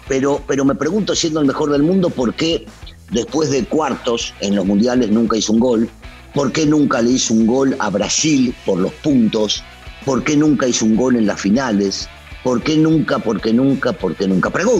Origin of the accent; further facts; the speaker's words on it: Argentina; Yo soy muy argentino, lo saben en México